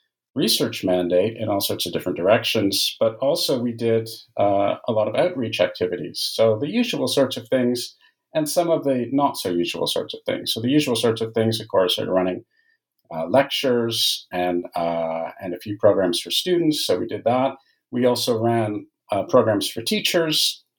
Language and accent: English; Canada; I'm Canadian by origin, and those degrees were in Canada